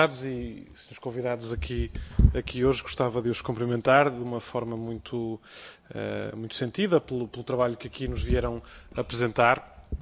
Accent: Porto, Portugal; Eu sou do Porto, onde não havia essa tradição, se calhar, enraizada

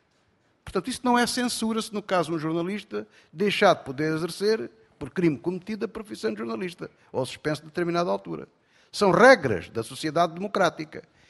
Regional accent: Alentejo, Portugal; como bom alentejano falo sentado

